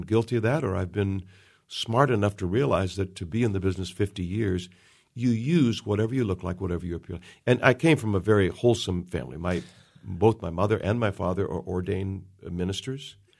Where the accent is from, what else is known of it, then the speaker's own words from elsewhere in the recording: Pittsburgh, Pennsylvania, United States; born there; So I was born in Pittsburgh because my mother was staying with her mother during World War II because my dad was in the service. And so we stayed like for 3 or 4 years with my mother on this house on this hill.